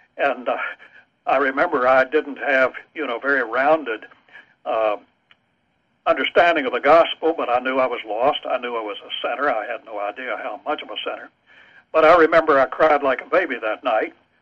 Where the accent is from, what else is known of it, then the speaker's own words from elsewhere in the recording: West Virginia, United States; As I say, I grew up in West Virginia. My parents were very devout, so I grew up in a Christian home.